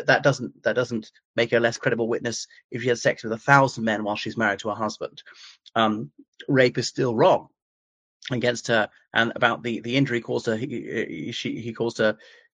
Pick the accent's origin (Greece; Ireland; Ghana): Ireland; from Ireland